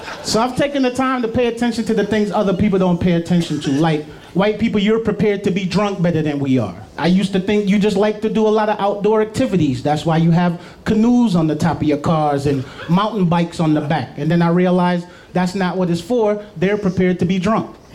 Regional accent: New York, United States; I'm from New York. All I knew was dimes and 20 sacks.

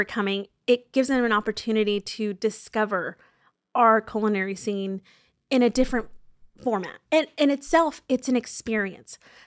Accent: Anahuac, Texas, United States; I'm from Anahuac, Texas. So we're right there near Galveston, near Highland, near Crystal Beach.

